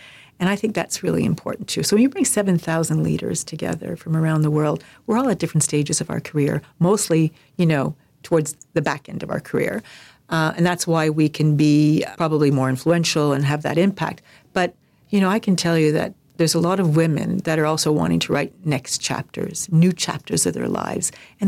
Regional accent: Canada; And so I guess I just so happen to be Canadian.

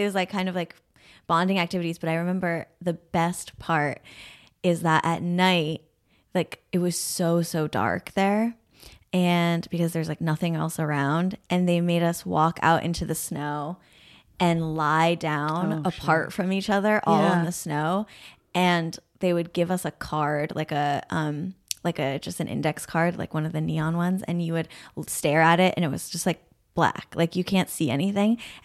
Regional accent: Burlington, Vermont, United States; I'm from Vermont, but I am from Burlington, Vermont. And so I feel like it's the city. I'm like, I'm a city girl.

